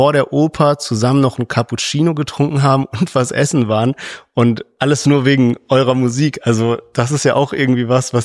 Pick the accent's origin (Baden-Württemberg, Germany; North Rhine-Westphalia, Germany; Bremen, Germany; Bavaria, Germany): Baden-Württemberg, Germany; Heidelberg; born there; Dazu auch so Banger-Location für mich als gebürtiger Heidelberger